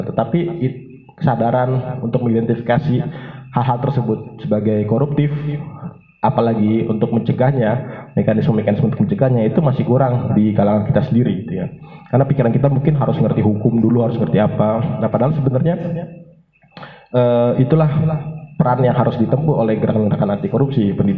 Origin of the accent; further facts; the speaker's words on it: Cirebon, West Java, Indonesia; Kemarin saya ke Cirebon gitu, itu kampung saya ternyata ada juga yang seperti itu gitu.